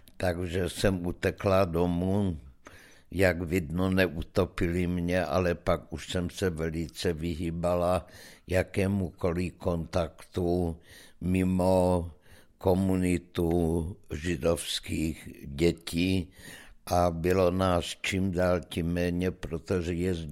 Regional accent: Žilina, Žilina Region, Slovakia; Jako malá dívenka jsem žila na Slovensku v Žilině, kde vládla vlastně veliká pohoda, dokud jsme byli součástí Československa.

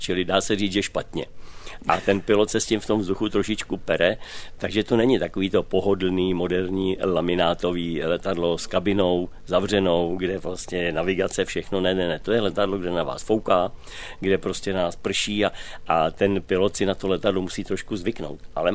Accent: Mladá Boleslav, Central Bohemian Region, Czechia; u nás v Mladé Boleslavi je to postavený jenom na historických letadlech.

